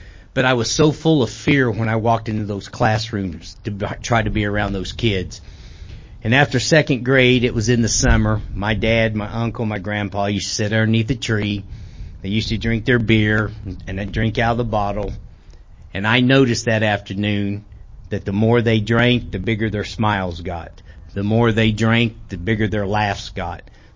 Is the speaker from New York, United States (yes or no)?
no; Missouri, United States; I said, I'm from Missouri. I've got all of it, so I'm good.